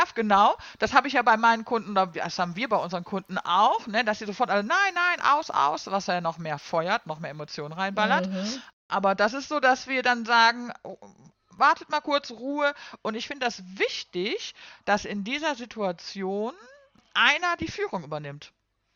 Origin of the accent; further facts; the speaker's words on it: North Rhine-Westphalia, Germany; born there; ich gebürtiger Ruhrpottler, ne?